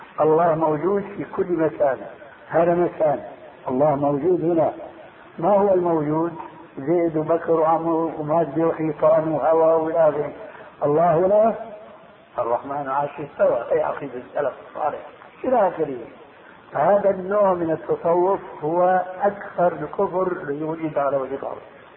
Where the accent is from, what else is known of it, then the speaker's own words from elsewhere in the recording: Syria; تلقفها بعض العامة عندنا في سوريا